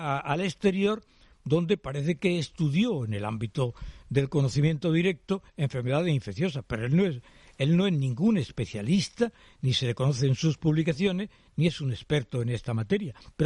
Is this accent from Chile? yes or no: no; Málaga, Andalusia, Spain; Pues sí, porque siendo malagueño